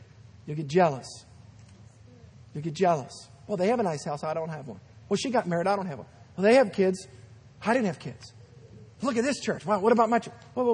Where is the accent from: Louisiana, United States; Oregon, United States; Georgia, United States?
Louisiana, United States; I'm from Louisiana. I can say this. I pastor in New Orleans, the North Shore region.